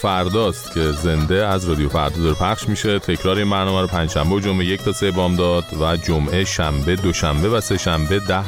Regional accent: Iran; ببین هر جا تا میگی من ایرانیم همه اتوماتیک جلو دلا میشن

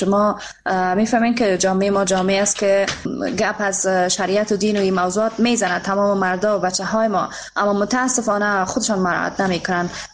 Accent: Afghanistan; افتخار میکنم واقعا که من یک افغان هستم

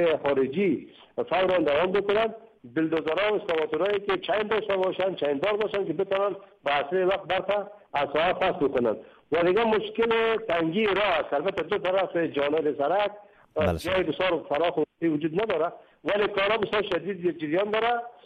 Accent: Panjshir, Afghanistan; چون ما خود ما از پنجشیر هستیم

